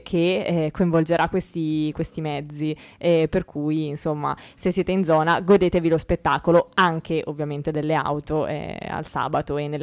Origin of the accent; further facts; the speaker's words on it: Bellagio, Lombardy, Italy; Io sono di Bellagio e quando passa il rally c'erano le persone appostate sulle varie curve, sui vari tornanti